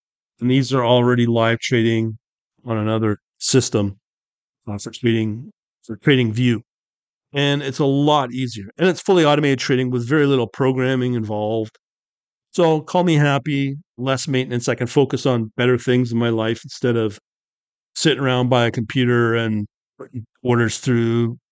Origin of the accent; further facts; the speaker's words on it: Canada; I'm a Canadian.